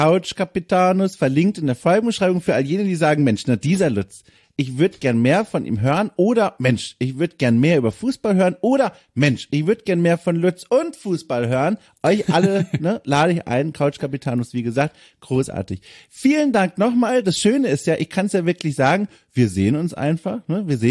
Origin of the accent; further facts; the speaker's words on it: Grünwörth, Bavaria, Germany; da, wo ich aufgewachsen bin, Grünwörth, eine ganze Zeit lang, von der Erwachsenenmannschaft, also wirklich.